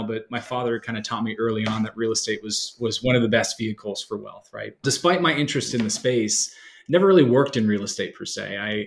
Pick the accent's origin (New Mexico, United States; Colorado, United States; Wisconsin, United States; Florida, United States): Florida, United States; I grew up in Central Florida.